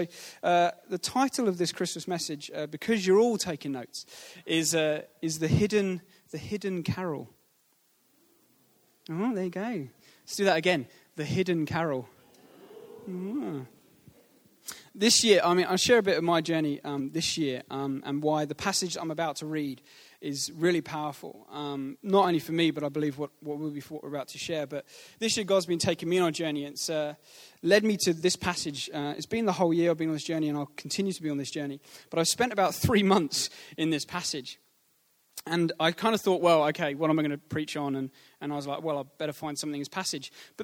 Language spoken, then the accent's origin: English; South West England, United Kingdom; When I was in Devon, I grew up in Devon in the Shire.